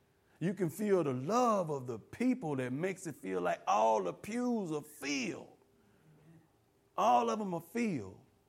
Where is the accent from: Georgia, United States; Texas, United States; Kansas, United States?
Georgia, United States; Atlanta; when I was in my hometown in Atlanta, I was we had this room in our house.